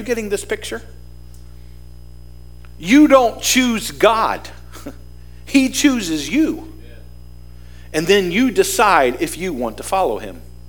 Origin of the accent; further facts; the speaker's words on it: Indiana, Pennsylvania, United States; born there; I was born in Indiana, Pennsylvania, which is why I'm confused, because I never knew if I was born in the state of Pennsylvania or the state of Indiana.